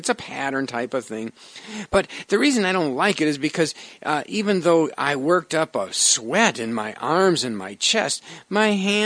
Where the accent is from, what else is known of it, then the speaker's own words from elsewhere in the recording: Wisconsin, United States; now in St. Louis, United States; I grew up in Wisconsin. And not that I moved here to St. Louis to get away from the snow